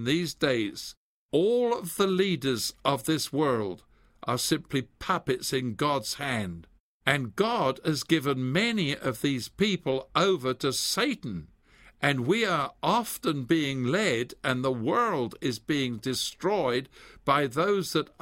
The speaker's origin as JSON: {"language": "English", "region": "England", "country": "United Kingdom", "said": "as an Englishman"}